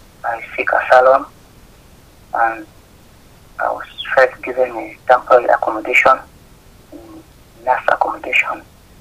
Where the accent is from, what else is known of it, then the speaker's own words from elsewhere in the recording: Cameroon; I'm from Cameroon, particularly in southern Cameroon. I'm actually living in a bed and breakfast hotel supported by the social service.